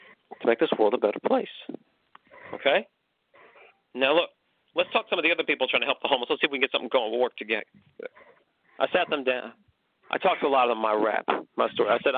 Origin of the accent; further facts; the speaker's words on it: McKinleyville, California, United States; I mean, I'm used to snow myself. You know, I'm from McKinleyville.